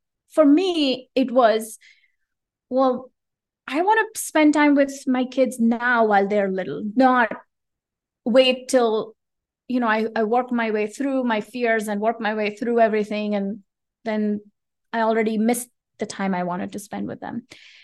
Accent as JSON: {"language": "English", "country": "India", "said": "and we're originally from India, so we'll spend a chunk of time in India"}